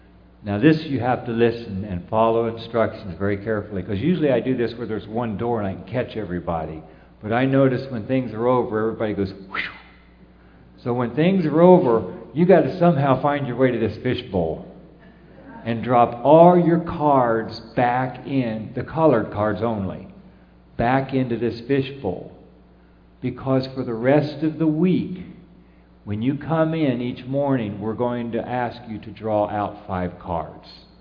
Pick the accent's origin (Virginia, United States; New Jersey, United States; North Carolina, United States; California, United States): California, United States; Los Angeles; I'm from Los Angeles